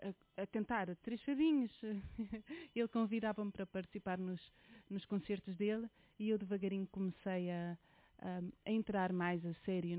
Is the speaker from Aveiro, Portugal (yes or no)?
yes; Gafanha da Aquém, Aveiro, Portugal; Eu sinto-me das duas cidades. Nasci em Aveiro e fui criada na Gafanha da Aquém.